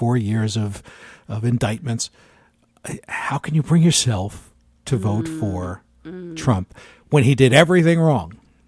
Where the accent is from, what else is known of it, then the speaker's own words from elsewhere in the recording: United States; The other half, which is embarrassing to me as an American, is how... racist we really are.